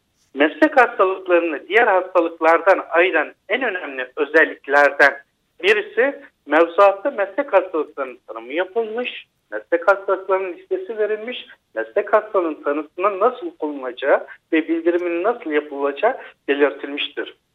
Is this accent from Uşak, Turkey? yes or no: yes; Uşak, Turkey; 1971 yılında Uşak'ta doğdum. 1988 yılında Uşak Lisesi'nden mezun oldum.